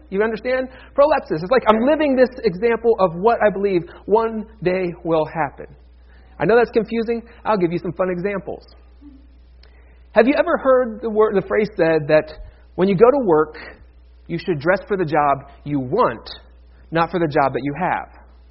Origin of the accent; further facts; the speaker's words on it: Ohio, United States; from my home state of Ohio. So I feel like I'm doubly in the middle of this. Not only is it in my backyard here, but that hatred came out of my hometown.